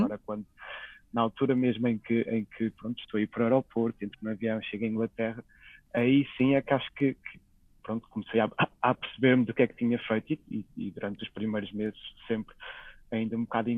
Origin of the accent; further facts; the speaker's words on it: Torres Novas, Santarém, Portugal; moved away as an adult; also born or lived in Aveiro / Lisbon; Como disse, sou de Torres Novas, mas eu passei por Aveiro e por Lisboa durante quando estava a fazer os meus estudos.